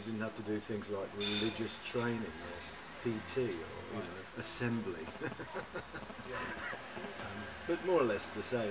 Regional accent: Leicester, East Midlands, United Kingdom; born there; I was born in Leicester. It would take, 15 minutes to walk to where I live from here.

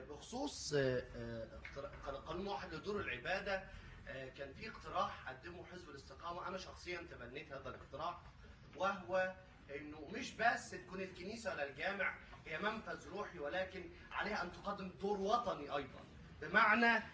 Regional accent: Egypt; ده تكوين شخصيتي، ده تكويني انا كمصري، انا افرق عن كل الدول اللي حواليا ان انا عندي حضاره 7000 سنه

